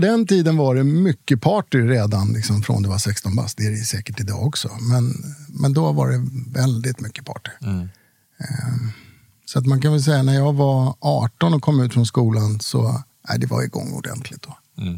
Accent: Stockholm, Stockholm County, Sweden; also born or lived in Norrtälje; Så jag fick ju fightas mig igenom stor del av min uppväxt i Högdalen.

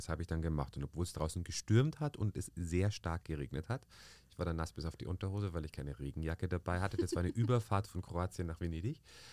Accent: Bavaria, Germany; also born or lived in Austria; ich bin Österreicher, bin aber in Bayern zur Schule gegangen, habe dann auch in Bayern eine Schauspielschule absolviert

